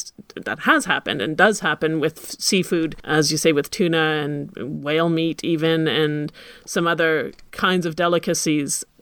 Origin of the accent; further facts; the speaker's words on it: Ottawa, Ontario, Canada; I grew up at the same time in Ottawa